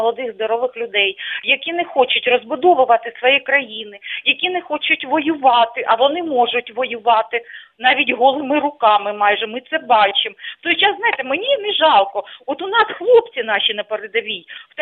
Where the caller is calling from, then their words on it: Luhansk Oblast, Ukraine; Я з Луганщини, вітаю.